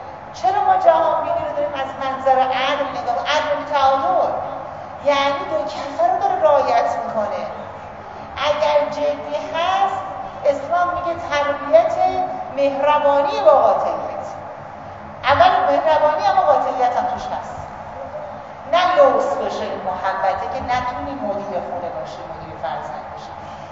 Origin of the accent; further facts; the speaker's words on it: Iran; born there; من در ایران اسلامی به دنیا آمدم و ضمناً در این خانواده اهل شیعه به دنیا آمدم